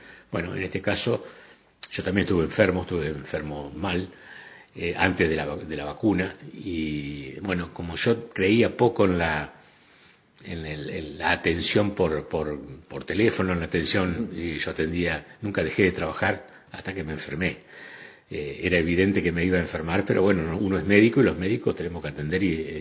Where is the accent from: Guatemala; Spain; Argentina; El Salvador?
Argentina; Gualeguay, Entre Ríos; A 21 años me fui de Gualeguay, mi ciudad de origen, donde nací